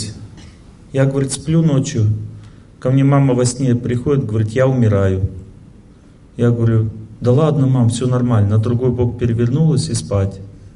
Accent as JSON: {"language": "Russian", "town": "Serov", "region": "Sverdlovsk Oblast", "country": "Russia", "tie": "born or raised there", "said": "Я из Серова. Там у меня родственники живут. Там родился. Ваш земляк."}